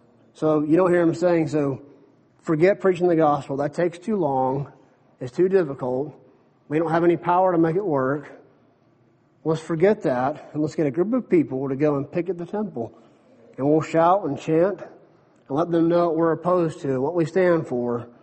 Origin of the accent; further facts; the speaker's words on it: the South, United States; And as a Southerner and as a guy who grew up in the South and a guy who was very patriotic